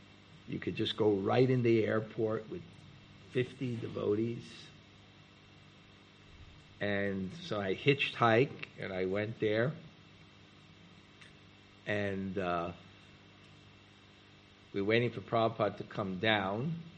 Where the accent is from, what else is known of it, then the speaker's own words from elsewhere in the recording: New York, United States; I especially couldn't figure out the quality offenseless, because I was from New York.